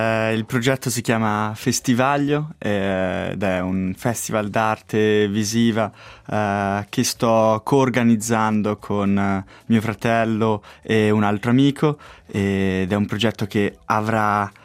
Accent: Lugano, Ticino, Switzerland; Io sono comunque cresciuto a Lugano, che è una città

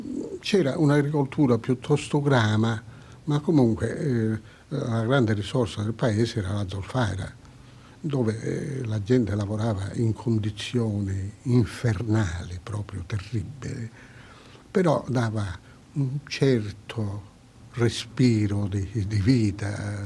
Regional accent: Racalmuto, Sicily, Italy; born there; Sono nato a Racalmuto nel 1921. Racalmuto è un paese in provincia di Agrigento

